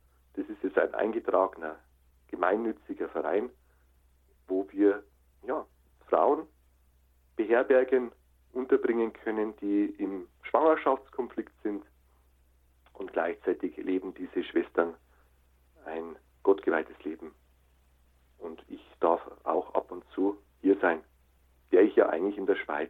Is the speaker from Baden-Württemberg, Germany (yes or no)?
no; Munich, Bavaria, Germany; bin dann nach München gegangen, in meine Heimat